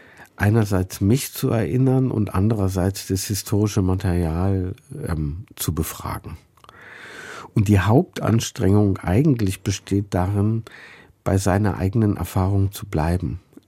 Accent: Germany; Naja, die DDR war, man saß in der Falle. Ich bin ja aufgewachsen in der Niedergangsphase.

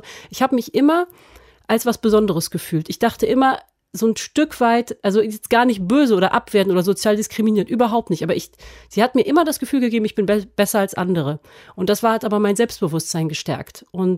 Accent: Bonn, North Rhine-Westphalia, Germany; born there; Also ich bin 1982 in Bonn geboren und ich bin Tochter einer französischen Mutter

